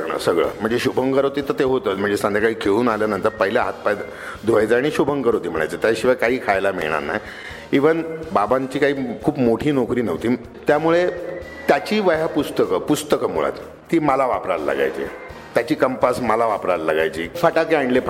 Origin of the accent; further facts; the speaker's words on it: Mumbai, Maharashtra, India; माझा जन्म मुंबईतला भायखळा येथे झाला, त्यामुळे मी जन्मापासून मुंबईतच वाढलो।